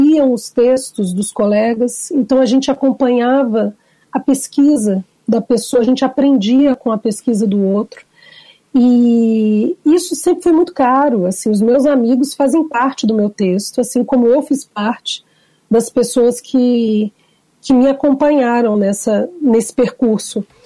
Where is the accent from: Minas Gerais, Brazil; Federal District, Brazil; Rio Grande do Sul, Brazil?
Federal District, Brazil; Brasília; Eu sou de Brasília, e aqui em Brasília, quando eu estava no mestrado, logo recém-formada